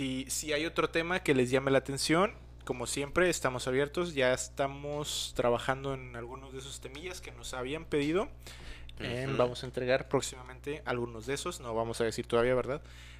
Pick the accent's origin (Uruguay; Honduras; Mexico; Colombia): Mexico; al menos como mexicano, creo que sí es un must